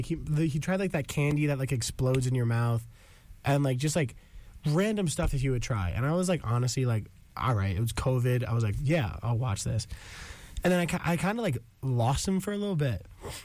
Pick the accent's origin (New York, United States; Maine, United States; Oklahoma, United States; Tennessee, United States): New York, United States; I'm from Long Island.